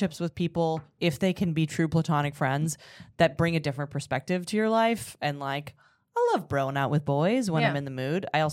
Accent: Canada; As a Canadian, I'm telling you, we have coins as currency

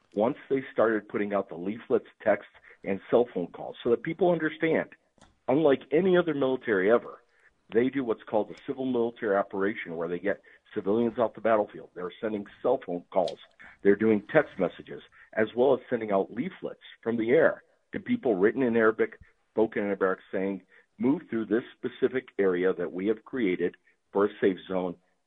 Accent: United States; As an American, I think our hands are not totally clean here

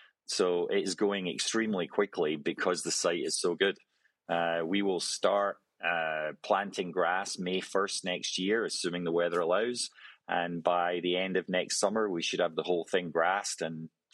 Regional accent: Scotland, United Kingdom; moved away as an adult; now in United States; As a Scot, I'd been raised on a diet of very simple, natural golf that appealed to most every golfer, whether it's granddad or grandson. And when I came over to the States

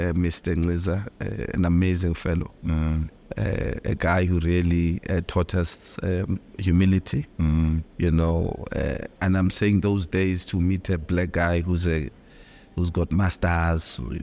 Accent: Gugulethu, Western Cape, South Africa; born there; I was born in the Western Cape.

